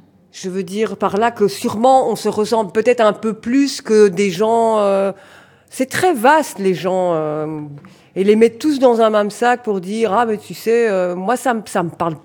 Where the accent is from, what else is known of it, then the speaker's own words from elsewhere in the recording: Belgium; toi t'es belge, je suis belge, en Belgique